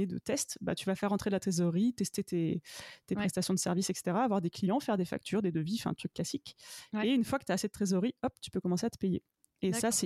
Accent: Tours, Centre-Val de Loire, France; Moi je suis de Tours à l'origine

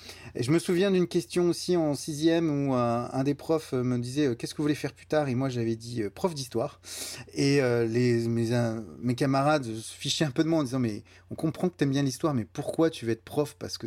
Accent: Rueil-Malmaison, Île-de-France, France; Mais j'ai passé toute mon enfance à Rueil

